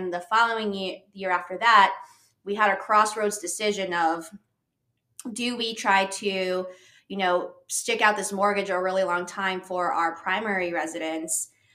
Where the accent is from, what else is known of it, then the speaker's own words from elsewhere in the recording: Philippines; And so I'm Filipino.